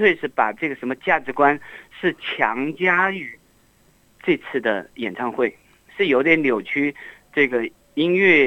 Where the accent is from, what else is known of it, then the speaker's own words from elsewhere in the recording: Hubei, China; now in Australia; 特别 我是湖北人